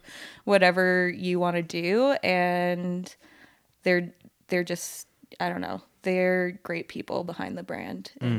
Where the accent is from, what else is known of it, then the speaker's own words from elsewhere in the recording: Ottawa, Ontario, Canada; I grew up in Ottawa, like in Eastern Canada, ski racing out of there.